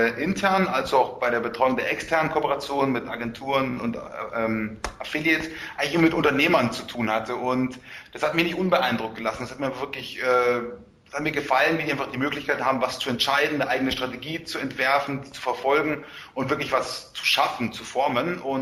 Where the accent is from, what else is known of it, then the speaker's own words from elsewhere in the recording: Munich, Bavaria, Germany; born there; ich bin 29 Jahre alt, in München geboren, habe dort dann auch Philosophie studiert